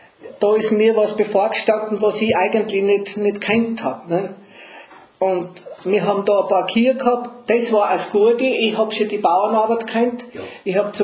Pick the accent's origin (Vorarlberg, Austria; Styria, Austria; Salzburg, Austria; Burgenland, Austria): Styria, Austria; Ratten; Also ich komme aus dem Oberen Freistädtstal, aus Ratten. Bin auf einem Bergbauernhof auf 1000 Meter Seehöhe aufgewachsen mit 9 Geschwistern.